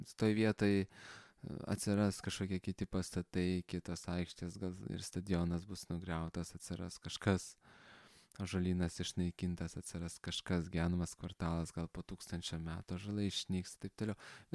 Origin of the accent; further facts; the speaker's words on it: Kaunas, Kaunas County, Lithuania; buvau Kaune, savo gimtajame mieste